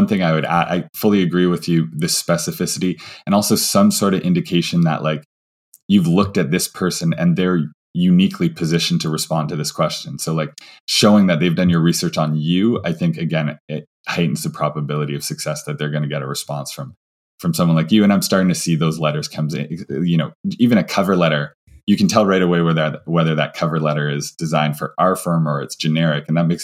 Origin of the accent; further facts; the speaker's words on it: Vancouver, British Columbia, Canada; now in Ottawa, Canada; So, you know, I'm in Ottawa, but I'm not from Ottawa. From Vancouver.